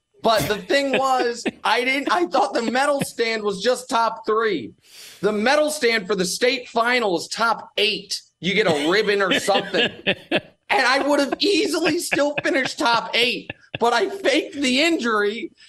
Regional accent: Kansas City, Missouri, United States; On that team is Quentin Lucas, who's now the mayor of Kansas City, the mayor of my hometown.

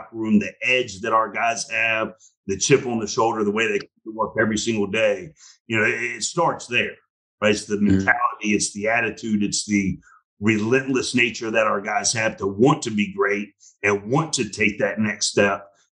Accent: Atlanta, Georgia, United States; But she fell in love with me when she found out I was from Atlanta.

